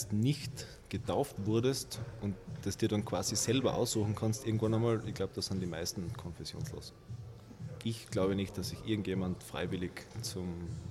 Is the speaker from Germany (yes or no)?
no; Austria; Nein, wir sind Österreicher, wir sind ziemlich skeptisch.